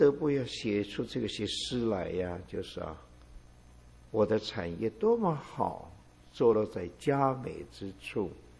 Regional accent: China; 我们中国人的观念，对神的观念呢

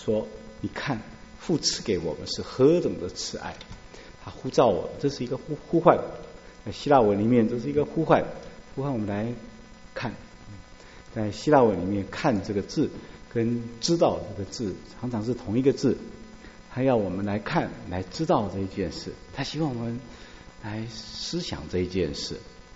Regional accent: China; 你知道我们中国人读诗要吟要咏啊

